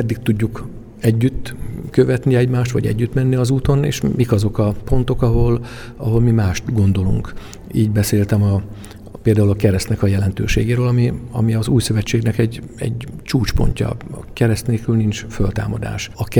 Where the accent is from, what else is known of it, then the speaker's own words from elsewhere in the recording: Tornyospálca, Szabolcs-Szatmár-Bereg, Hungary; magam is olyan faluból származok, Tornyospácáról, ahol rómaiak, görögök, reformátusok egy-egy harmadnyi arányban jó békességben meg tudtak lenni